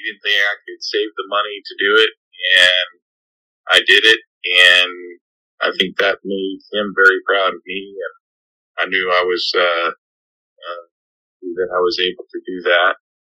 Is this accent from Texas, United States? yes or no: yes; Houston, Texas, United States; I grew up in Houston, and I've been living in Houston all my life, actually.